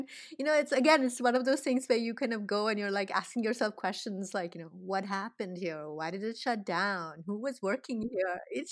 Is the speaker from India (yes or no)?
yes; India; Now, I'm from India